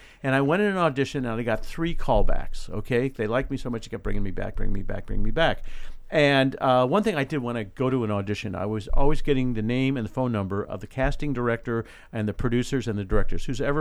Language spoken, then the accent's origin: English; Indianapolis, Indiana, United States; And when I grew up in Indianapolis, every station had 2 or 3 kids shows.